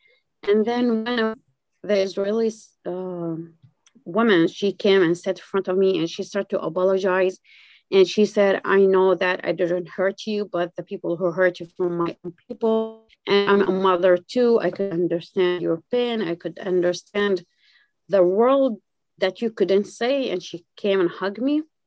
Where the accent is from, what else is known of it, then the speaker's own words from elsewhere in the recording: Jordan; moved away as an adult; now in Bethlehem, Palestine; I'm from Bethlehem, Palestine. I was born and raised in Jordan. And 1999, I came here because my husband originally from Bethlehem.